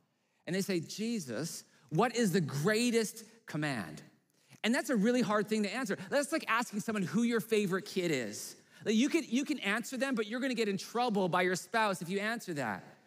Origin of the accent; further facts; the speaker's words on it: Edmonton, Alberta, Canada; I don't wanna take too much time, I'm from Edmonton.